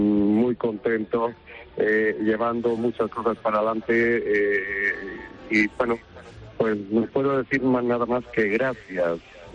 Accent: Elche, Valencian Community, Spain; Yo soy de Elche, Alicante.

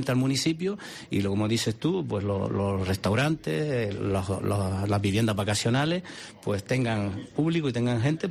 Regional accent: Artenara, Canary Islands, Spain; Y yo soy de Artenara, me nací en Artenara y me crié en Artenara, y en mi barrio Las Arvejas habíamos 40 o 50 niños en mi barrio.

